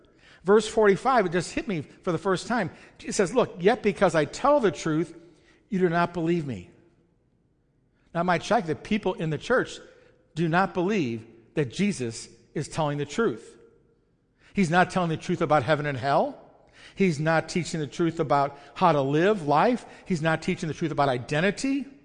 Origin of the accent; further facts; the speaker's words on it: United States; we have a problem with, especially as American, if you've never been to a third world country, you know nothing about this, but if you've never been, if you're in America, it's hard to embrace discomfort.